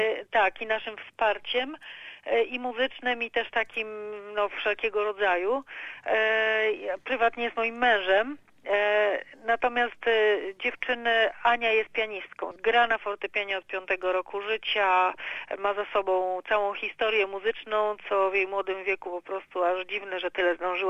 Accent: Warsaw, Masovian Voivodeship, Poland; moved away as an adult; now in Melbourne, Australia; Jestem z Warszawy. Tak troszkę za mężem przyjechałam, który tutaj mieszkał wiele, wiele lat dłużej niż ja.

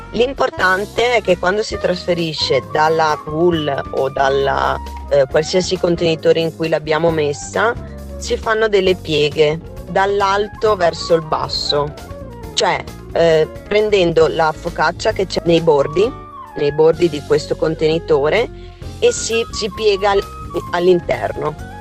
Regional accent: Liguria, Italy; ho deciso di fare una cosa della mia terra, che è la Liguria

